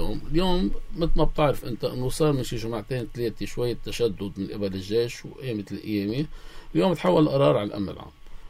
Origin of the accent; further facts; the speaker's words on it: Lebanon; أنا كلبناني